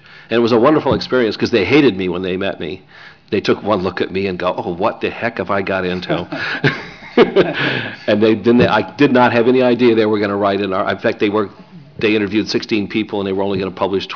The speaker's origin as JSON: {"language": "English", "region": "Illinois", "country": "United States", "tie": "born or raised there", "said": "In my hometown in Illinois, I always get asked"}